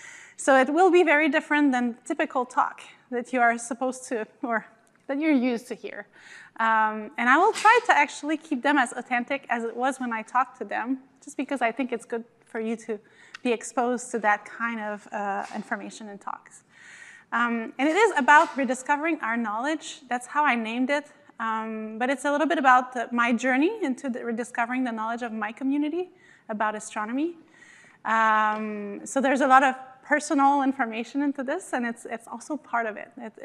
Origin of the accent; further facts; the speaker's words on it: Quebec, Canada; I'm from the Innu Nation, which has multiple communities across the Quebec province.